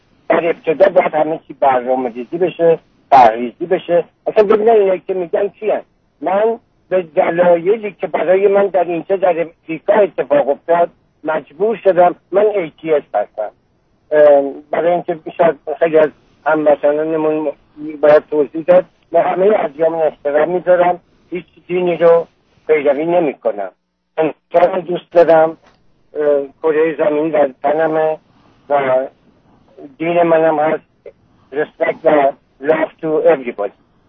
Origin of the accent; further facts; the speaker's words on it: Iran; 69 سالم هست، در دینشون بزرگ شدم چه در ایران چه در اینجا